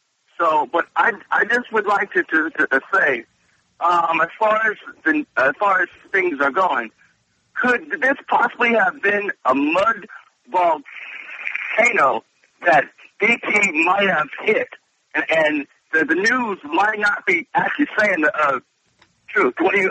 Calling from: California, United States; calling from We Are Change.

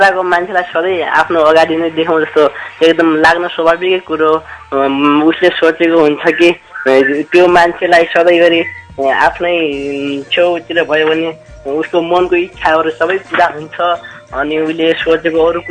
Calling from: Ghorahi, Lumbini Province, Nepal; दाङ घोराईदेखि हो

